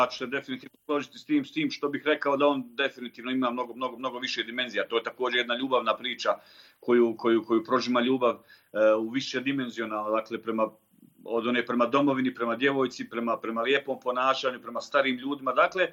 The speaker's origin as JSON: {"language": "Bosnian", "country": "Bosnia & Herzegovina", "said": "mi kao Bosanci i Hercegovci nikada ne smijemo dakle zaboraviti"}